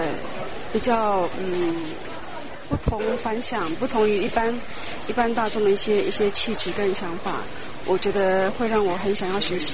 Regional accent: Taiwan; 我从台湾来的。

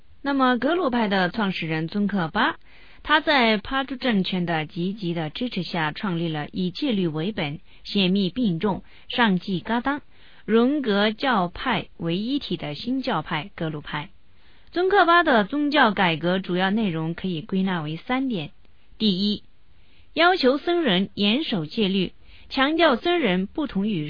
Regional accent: Tibet, China; 因为呢我们西藏人是无姓的，一般用4个字做一个名

